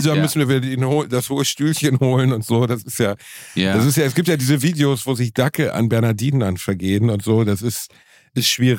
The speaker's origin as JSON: {"language": "German", "town": "Gelsenkirchen", "region": "North Rhine-Westphalia", "country": "Germany", "said": "dass mich das dann an meine Heimat Gelsenkirchen erinnern würde"}